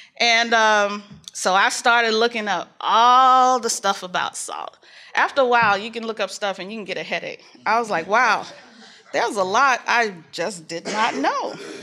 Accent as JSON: {"language": "English", "region": "the South", "country": "United States", "said": "I want people to know that I'm a Southerner."}